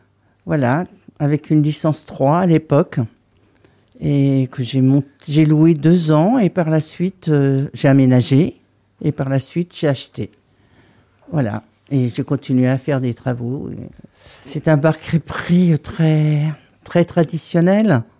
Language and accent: French; Carnac, Brittany, France; Je suis originaire de la côte, je suis originaire de Carnac. Voilà, et je suis venue me perdre dans les bois pour mon bonheur, parce que c'est une très belle région.